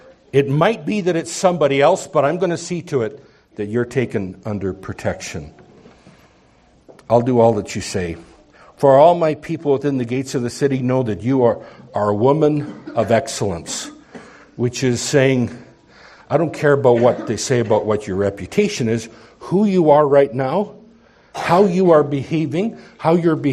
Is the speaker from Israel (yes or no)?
no; Nipawin, Saskatchewan, Canada; I grew up in Nipawin, Saskatchewan.